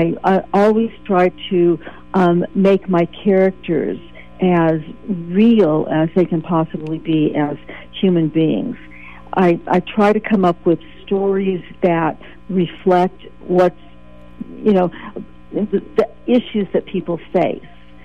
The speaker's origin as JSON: {"language": "English", "town": "Mountain View", "region": "California", "country": "United States", "tie": "born or raised there", "said": "I grew up in Mountain View, California, and I had a very small nuclear family"}